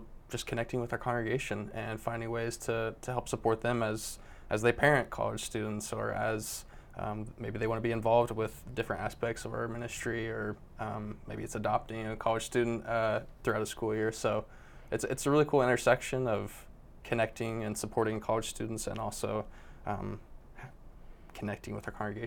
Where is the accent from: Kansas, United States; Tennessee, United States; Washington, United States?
Kansas, United States; Hutchinson; So I grew up in a town called Hutchinson, Kansas. It's about 6 hours from Fort Worth, not too far away.